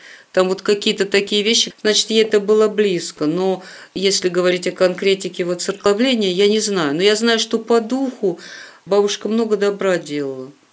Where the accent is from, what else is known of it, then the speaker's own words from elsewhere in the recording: Vorkuta, Komi Republic, Russia; в Воркуте не было церкви. Почему я с такой радостью говорю о том, что это уже не первая церковь, вот построили еще одну новую церковь. Она, когда я там росла, не было церкви